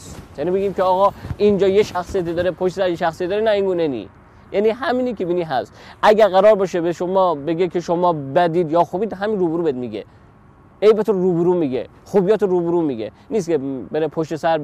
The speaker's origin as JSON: {"language": "Persian", "region": "Kerman", "country": "Iran", "accent": "Kermani", "lives_now": "Yazd, Iran", "said": "ما بره لهجه کرمانیم. لهجه‌مون به کرمانی هم نمیخوره. لهجه خاص خودونه داریم. بره یزد نیستیم. بره خلوش 20 خوردی ساله که تو یزد زندگی میکنیم. لهجه‌مون خورده قاطی پاتی شده."}